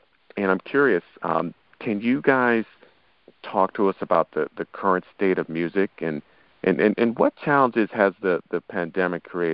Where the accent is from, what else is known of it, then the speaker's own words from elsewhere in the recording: New York, United States; And I'm also from New York.